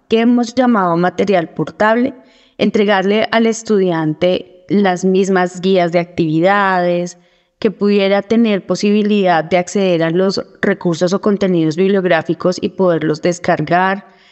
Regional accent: Colombia; first language Colombian Sign Language; Spanish is a second language; mi primera lengua es lengua de señas colombiana, y la segunda lengua que he adquirido es el español.

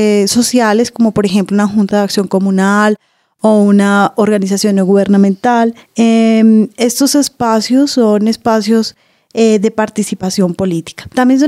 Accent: Colombia; Por eso nosotros como colombianos somos muy parecidos en nuestra forma de relacionarnos políticamente con nuestros vecinos ecuatorianos, peruanos, bolivianos, venezolanos o mexicanos.

